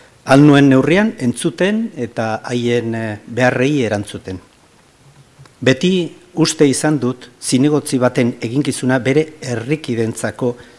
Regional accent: Irun, Basque Country, Spain; Gure lehentasunak izan dira beti Irun eta irundarren beharrak. Ohore bat izan da nire herriko zinegotzi zerbitzaria izatea.

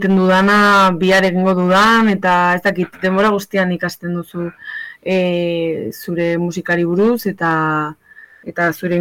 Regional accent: Ansoáin, Navarre, Spain; nik Antsoainen jaio naiz eta Antsoainen jarraitzen dut

